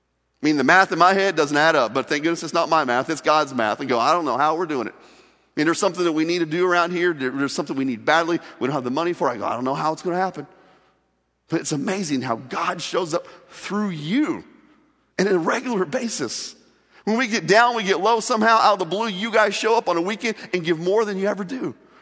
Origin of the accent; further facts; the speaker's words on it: Midwest, United States; Now, growing up in the Midwest and farm country, I know a lot about farming.